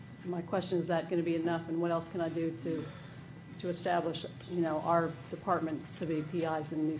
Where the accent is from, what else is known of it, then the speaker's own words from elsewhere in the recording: West Virginia, United States; Yeah, I'm from West Virginia. I have a comment and a question.